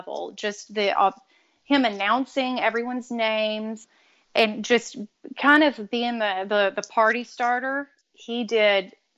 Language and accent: English; Louisiana, United States; he actually is from my hometown in Louisiana.